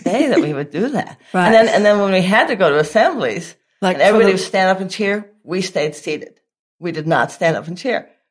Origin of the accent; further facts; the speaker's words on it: Eugene, Oregon, United States; We grew up in Eugene, Oregon, and we had a very traditional kinds of parents.